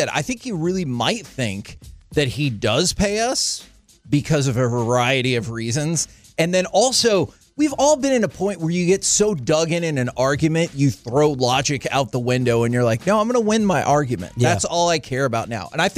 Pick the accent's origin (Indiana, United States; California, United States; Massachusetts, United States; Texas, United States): Texas, United States; I grew up. I was born and raised in the Metroplex.